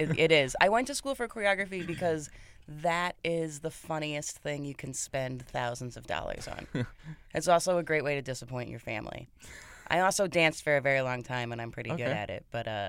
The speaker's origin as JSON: {"language": "English", "region": "Pennsylvania", "country": "United States", "tie": "born or raised there", "said": "I'm originally from Pennsylvania, outside Scranton. So like a coal miner town."}